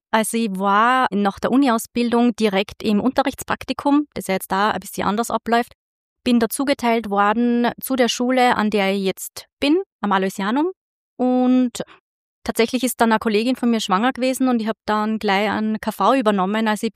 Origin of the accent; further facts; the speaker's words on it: Gallneukirchen, Upper Austria, Austria; also born or lived in Linz; Ich bin in Gallnerkirchen aufgewachsen und es war wunderschön dort.